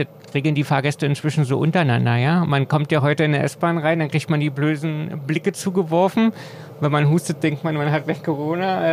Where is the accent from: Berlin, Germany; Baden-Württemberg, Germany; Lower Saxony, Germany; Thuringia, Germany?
Berlin, Germany; ich als Berliner, mich versteht vielleicht denn ja eher noch